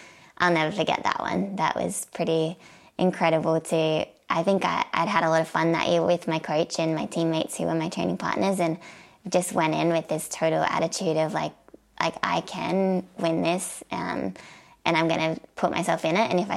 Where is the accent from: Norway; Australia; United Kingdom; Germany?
Australia; Albion Park, New South Wales; moved away as an adult; now in Eugene, United States; I think culturally from where I grew up in Albion Park and then going into Eugene, Oregon, personalities are very different.